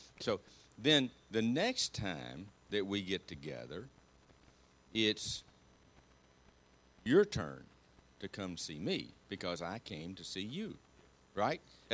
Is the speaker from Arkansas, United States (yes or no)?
yes; Marked Tree, Arkansas, United States; moved away as an adult; Now, I'm from Mark Tree, Arkansas. Yeah, that's the usual response I get when I say Mark Tree, Arkansas, okay?